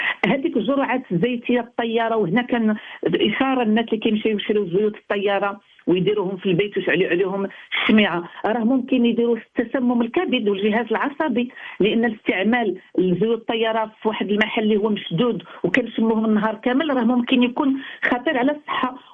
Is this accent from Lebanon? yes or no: no; Morocco; هي تقليديا عندنا في المغرب كنستعملوها